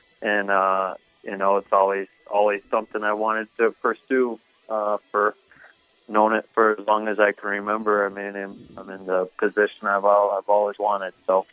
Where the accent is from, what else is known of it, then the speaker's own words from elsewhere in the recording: Canton, Michigan, United States; Yeah, I'm from Canton, Michigan. So it's about 10 minutes from the airport there when you fly into Detroit. My parents still live there